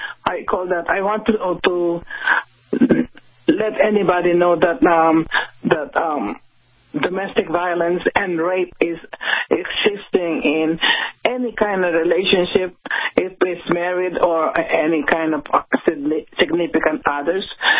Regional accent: Philippines; English is a second language; now in United States; I came from another country. I'm from the Philippines

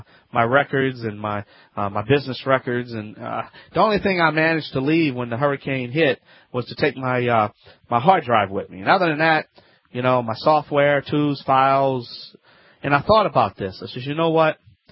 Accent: Louisiana, United States; from the Bayou Land.

